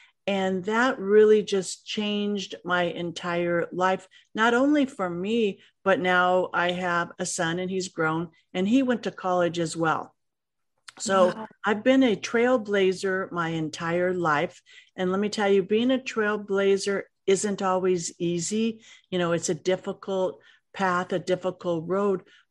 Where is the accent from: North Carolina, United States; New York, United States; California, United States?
California, United States; Los Angeles; So growing up in Los Angeles wasn't easy. I came from a divorced family, and my mom really struggled.